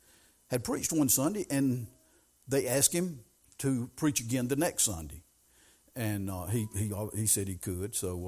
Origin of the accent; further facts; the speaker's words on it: Wadeville, United States; I grew up in Wadeville.